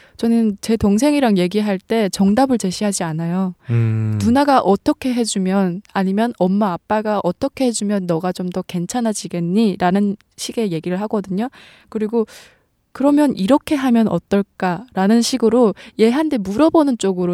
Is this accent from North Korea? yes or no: yes; Musan, North Hamgyong, North Korea; 저는 똑소리 나는 무산 여자